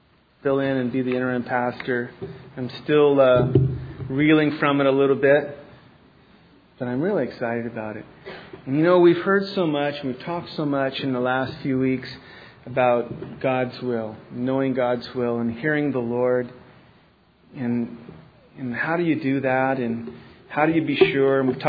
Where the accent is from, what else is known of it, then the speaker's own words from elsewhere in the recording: Ireland; except that I'm Irish and I went to college in Missouri